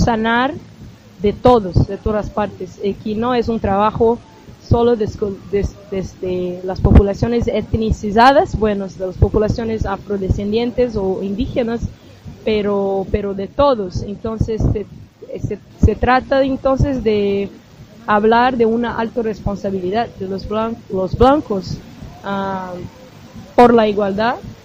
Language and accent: Spanish; Brazil; soy de Brasil. Hago parte del colectivo feminista afrobrasileño en la ciudad de Río, colectivo Madalena Anastasia.